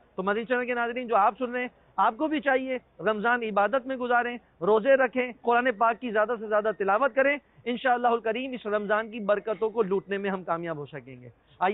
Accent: Hyderabad, Sindh, Pakistan; پیدائش بھی یہیں کی ہے, تو کچھ تو یادیں حیدرآباد سے وابستہ ہیں

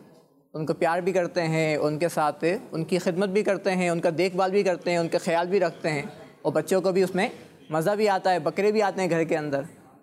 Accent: Pakistan; اردو ہے. ہم پاکستانی ہیں

